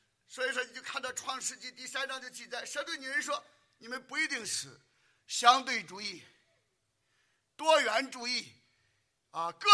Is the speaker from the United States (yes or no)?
yes; United States; 所以我们美国人包括我们自己，我们要深刻的悔改